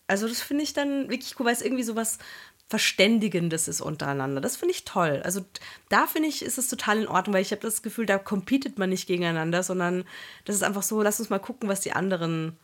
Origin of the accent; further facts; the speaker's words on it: Salzburg, Austria; Und ich bin ja in Salzburg aufgewachsen.